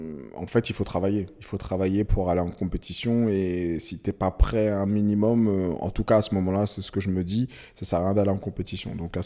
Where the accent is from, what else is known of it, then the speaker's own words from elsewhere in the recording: Carrières-sur-Seine, Île-de-France, France; je rencontre des gars en fait qui sont de ma ville, enfin ou de la ville à côté, hein, parce que je viens de Carrière